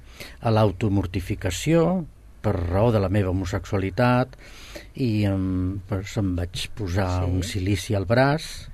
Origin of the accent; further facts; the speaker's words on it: Barcelona, Catalonia, Spain; Jo sóc barceloní del barri de Sant Antoni